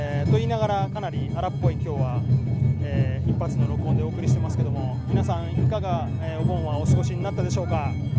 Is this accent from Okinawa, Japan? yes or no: no; Tokushima, Japan; 私ここの出身なんですけども、徳島阿波、